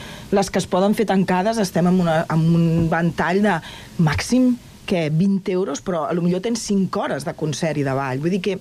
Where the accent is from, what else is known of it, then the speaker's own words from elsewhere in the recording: Granollers, Catalonia, Spain; jo sóc de Granollers, saps d'algú?